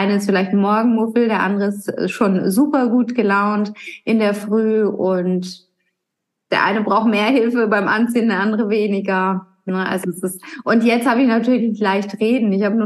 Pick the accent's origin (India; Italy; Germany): Italy; das Temperament hat er offensichtlich von mir als Italienerin.